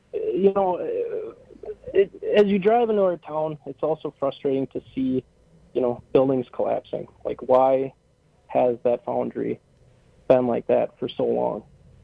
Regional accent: Wisconsin Rapids, Wisconsin, United States; We grew up in, I'm a born and raised Wisconsin Rapids native.

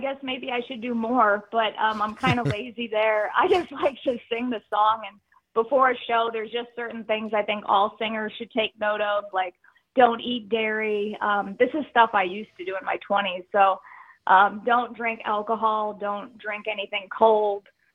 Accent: Chicago, Illinois, United States; born or raised there

